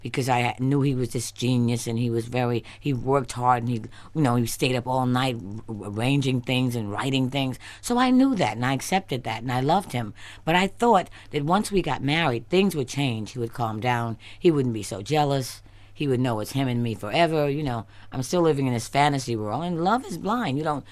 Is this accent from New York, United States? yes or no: yes; New York City, New York, United States; Remember, I'm from Spanish Harlem, and when I was downtown